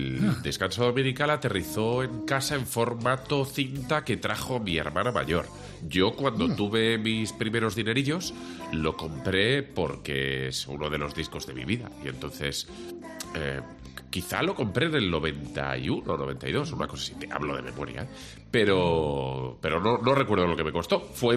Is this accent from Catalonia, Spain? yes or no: yes; Sant Boi de Llobregat, Catalonia, Spain; Pero esto ya era la gente de pasta, que yo soy de San Boy.